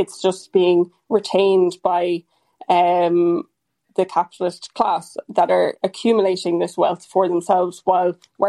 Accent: Cork, Munster, Ireland; And I'm from Cork City myself.

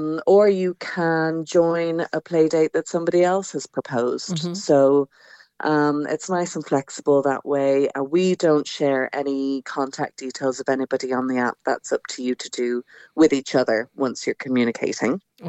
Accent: Ireland; Obviously, I'm from Ireland

